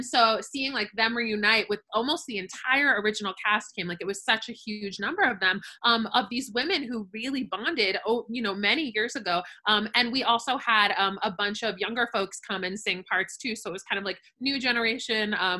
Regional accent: Boca Raton, Florida, United States; I grew up in Boca Raton, Florida, which very far away from New York City, but I was very lucky in that the average age in South Florida is, 80.

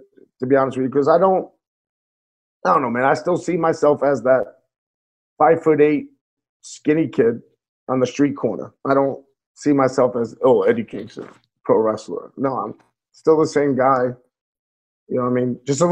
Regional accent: New York, United States; Growing up in New York, you get WWF all the time.

